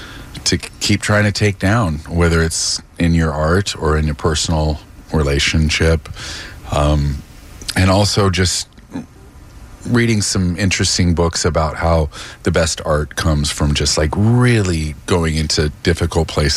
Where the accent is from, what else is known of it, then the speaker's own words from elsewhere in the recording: Omaha, Nebraska, United States; what life was when I was 8 years old and growing up in Omaha